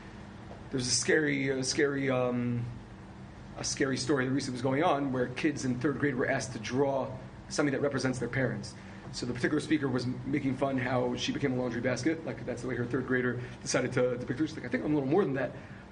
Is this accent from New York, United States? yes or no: yes; New York, United States; especially because I'm from New York.